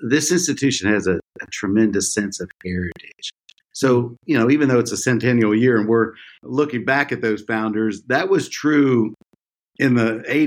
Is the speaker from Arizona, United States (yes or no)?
no; Ohio, United States; I grew up in Central Ohio going to public school.